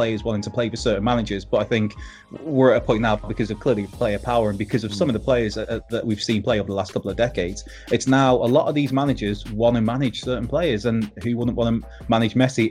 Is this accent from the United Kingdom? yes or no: yes; Wrexham, Wales, United Kingdom; I go Bartomeu, but I'm from Wrexham, so yeesh, who knows about my pronunciation.